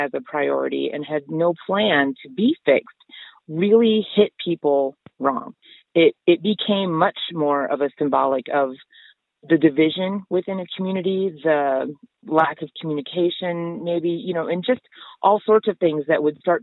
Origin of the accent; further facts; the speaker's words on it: Flandreau, South Dakota, United States; I live in Flandreau, South Dakota, and I'm born and raised in Flandreau and moved back here